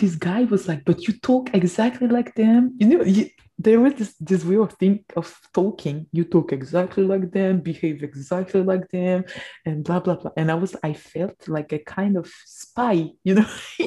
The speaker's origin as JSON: {"language": "English", "country": "French Guiana", "accent": "French Guianese", "moved": "yes", "lives_now": "France", "said": "Guiana to France. From France to France. That was really, really weird. And I just learned to unlearn my accent"}